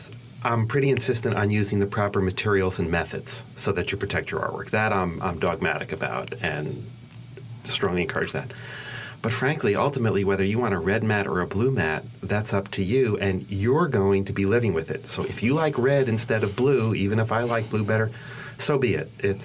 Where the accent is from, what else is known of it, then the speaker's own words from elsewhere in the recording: New York, United States; I am from New York.